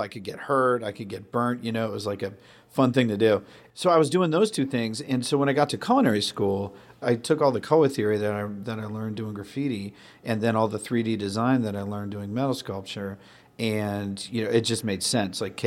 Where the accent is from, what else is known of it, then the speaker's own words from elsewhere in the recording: Sandwich, Massachusetts, United States; I grew up on the Cape in Sandwich.